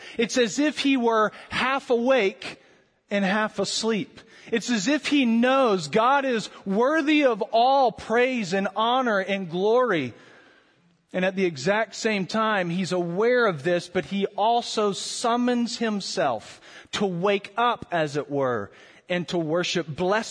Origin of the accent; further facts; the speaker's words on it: Florida, United States; now in Louisville, United States; it snowed here in Louisville. And my family, we are from Florida, and we haven't quite gotten over the fact that it snows.